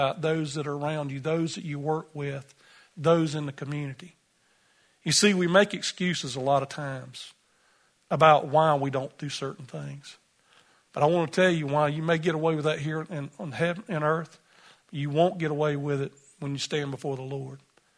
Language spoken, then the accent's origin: English; United States; being an American and with the currency there, I was basically like a rich man